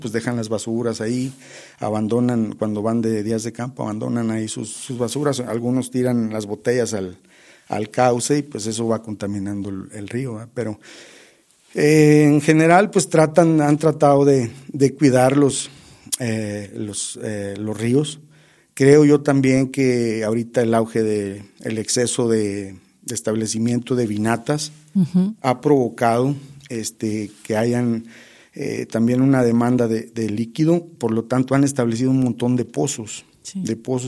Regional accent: Nombre de Dios, Durango, Mexico; Sí, yo soy de Nombre de Dios.

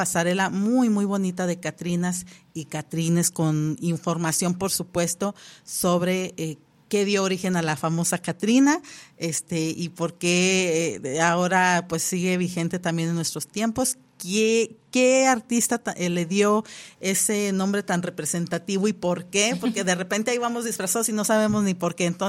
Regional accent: Mexico; estas bonitas tradiciones que tenemos como mexicanas, como mexicanos

